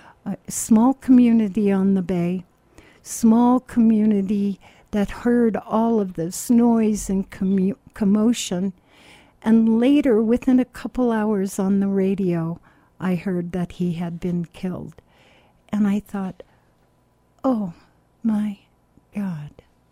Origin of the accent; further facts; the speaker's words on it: Pacific Grove, California, United States; And I'm from Pacific Grove. Before I moved here from the Monterey Peninsula, I lived in Pacific Grove. And I lived down about a mile from Lover's Point, where his plane crashed.